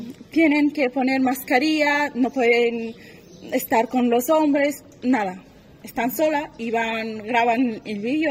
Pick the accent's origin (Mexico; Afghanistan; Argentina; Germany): Afghanistan; Spanish is a second language; now in Madrid, Spain; Pero salí de Afganistán con mucho dolor, que no me imaginaba que puedo salir hasta el momento que llegué al Madrid.